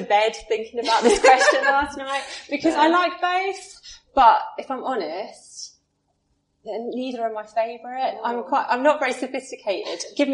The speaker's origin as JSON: {"language": "English", "town": "Ipswich", "region": "East of England", "country": "United Kingdom", "tie": "born or raised there", "said": "I am definitely an Ipswich girl. So I was born in Ipswich Hospital back in 1982, and I was just thinking, I've moved away three times from Ipswich, but I've always come back. So yes, I'm definitely an Ipswich girl."}